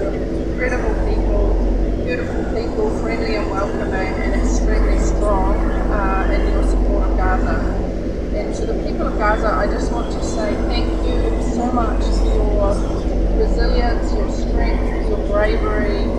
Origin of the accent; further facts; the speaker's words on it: New Zealand; now in Australia; I'm a doctor and I'm from New Zealand. Now living in Australia